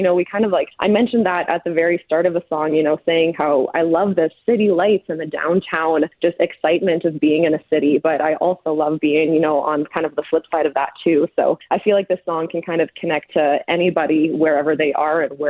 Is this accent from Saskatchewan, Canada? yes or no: yes; Prince Albert, Saskatchewan, Canada; also born or lived in Calgary; I grew up in Prince Albert, not a big city, but a city nonetheless. But we also had our family farm that we spent a lot of time at growing up.